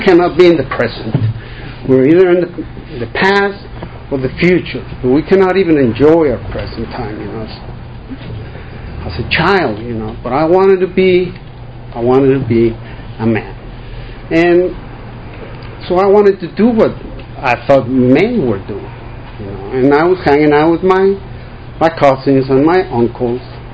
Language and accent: English; Mexico City, Mexico; I am from Mexico City. I was born December 15, 1959.